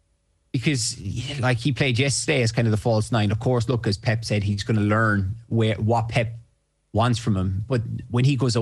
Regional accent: Ireland; I'm envious and I'm jealous because I'm Irish

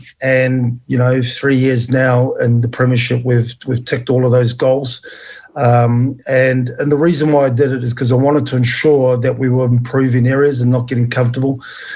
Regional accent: New Zealand; since I've been born and brought up in New Zealand.

